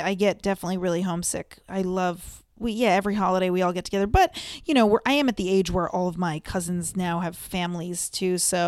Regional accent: Seekonk, Massachusetts, United States; Yeah, I'm from Seekonk, Mass, but my mom was like born and raised in Cranston, Rhode Island.

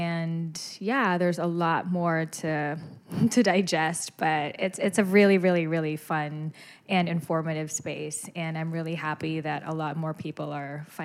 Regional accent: Manila, Metro Manila, Philippines; Okay, so I grew up in Manila and I was always, always into writing.

